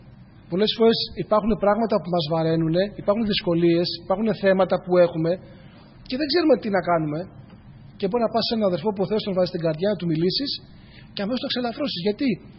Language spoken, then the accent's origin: Greek; Loutsa, Attica, Greece; μου λέει, από πού είσαι, του λέω από τη Λούτσα